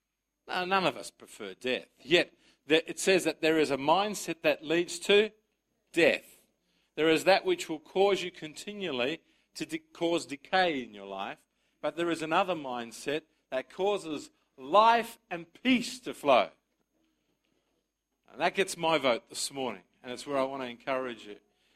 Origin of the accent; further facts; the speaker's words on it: Australia; My parents came here as migrants. I was born in Australia, but my parents both migrated to this country. And I can well still remember as a young boy growing up in Australia when migration was just beginning